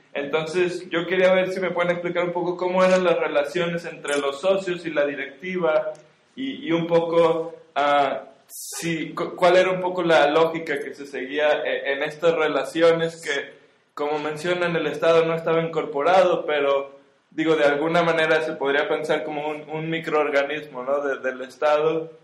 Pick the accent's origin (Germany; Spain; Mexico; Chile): Mexico; me gustó bastante el libro y soy de México.